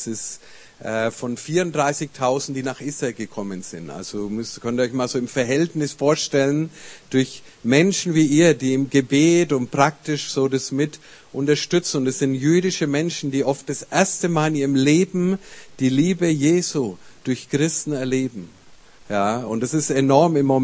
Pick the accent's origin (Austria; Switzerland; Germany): Germany; Nuremberg, Bavaria; also born or lived in Spain; Ich komme ursprünglich aus Nürnberg, für die, die mich nicht kennen, aber wir wohnen im Ruhrgebiet. Wir waren lang Missionare in Spanien. Meine Frau und ich, wir haben 3 Kinder und sind vor 10 Jahren nach Deutschland zurückgekommen.